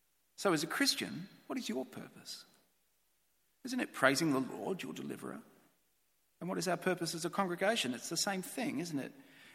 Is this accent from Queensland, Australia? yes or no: no; Melbourne, Victoria, Australia; Growing up in Melbourne